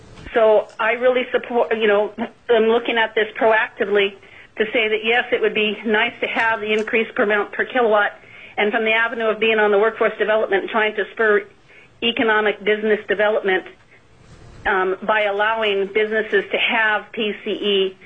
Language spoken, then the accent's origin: English; Dillingham, Alaska, United States; I am from Dillingham.